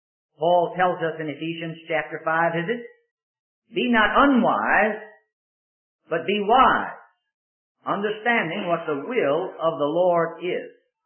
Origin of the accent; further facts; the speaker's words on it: Richmond, Virginia, United States; At one time in my hometown of Richmond, Virginia, I said this to the glory of God